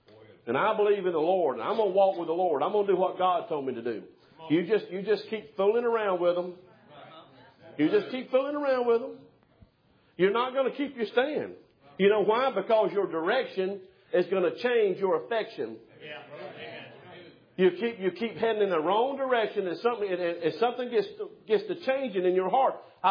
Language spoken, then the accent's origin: English; Alabama, United States; I'm from South Alabama, and I started out.